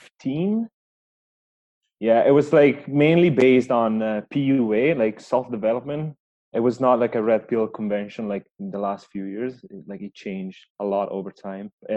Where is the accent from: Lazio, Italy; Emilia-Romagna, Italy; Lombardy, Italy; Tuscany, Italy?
Lombardy, Italy; Como; now in Canada; I was born and raised in Italy in a town called Como.